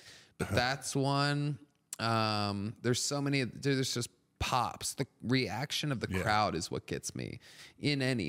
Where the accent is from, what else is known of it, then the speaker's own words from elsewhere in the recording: Youngstown, Ohio, United States; Kelly Pavlik, an old boxer from my hometown of Youngstown